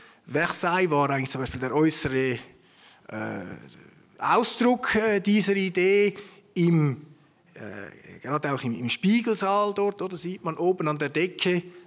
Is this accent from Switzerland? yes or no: yes; Switzerland; Und bei uns in der Schweiz heißt es Referendum, Referendum ergreifen, eine Volksabstimmung erzwingen.